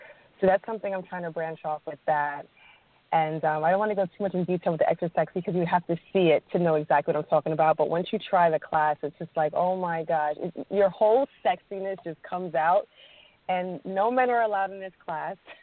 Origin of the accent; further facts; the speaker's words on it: Jamaica; And I'm like, I'm Jamaican, mommy.